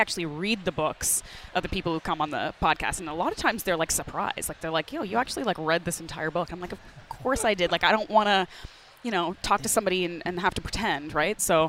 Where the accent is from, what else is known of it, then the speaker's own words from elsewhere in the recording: Canada; So I always use that kind of in because I'm Canadian too.